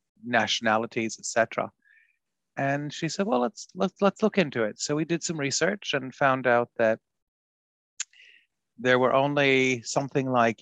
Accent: Arizona, United States; moved away as an adult; also born or lived in Tempe, Arizona / Houston, Texas / Las Vegas, Nevada; I was born and grew up in Arizona. I was born in Tempe, Arizona, which is known for ASU. And then I lived in Scottsdale and Phoenix as a child.

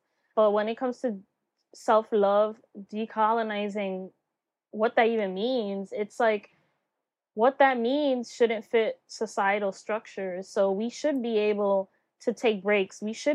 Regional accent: New York, United States; And here growing up in New York, you know, Latinas, like you just mentioned, it was like

